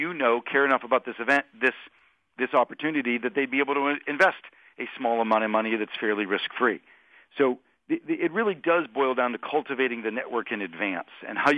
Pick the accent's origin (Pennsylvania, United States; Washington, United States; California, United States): Pennsylvania, United States; Pittsburgh; growing up in Pittsburgh, an immigrant Italian family, the struggles that my family had in the 70s of being unemployed